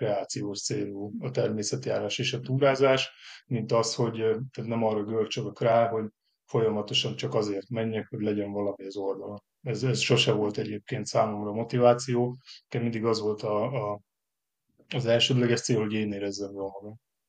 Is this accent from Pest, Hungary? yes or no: yes; Vámosmikola, Pest, Hungary; Vámos Mikolán laktunk egy kertes házban, onnan, ott nevelkedtem az első tizen pár évben